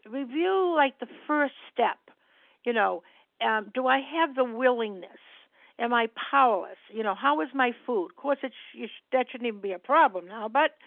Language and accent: English; Massachusetts, United States